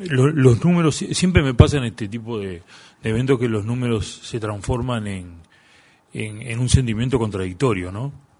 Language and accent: Spanish; Rivera, Uruguay; yo que procedo fundamentalmente de Rivera, no es lo mismo transitar el límite de la ciudad de Rivera, que es un límite seco